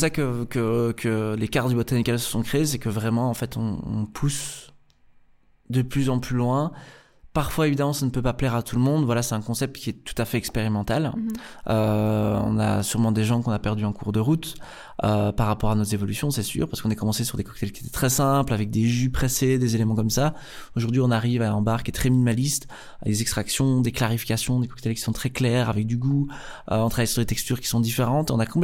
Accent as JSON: {"language": "French", "country": "Belgium", "said": "c'est qu'on est belge. Et je pense que être belge dans le monde aujourd'hui, c'est un super pouvoir."}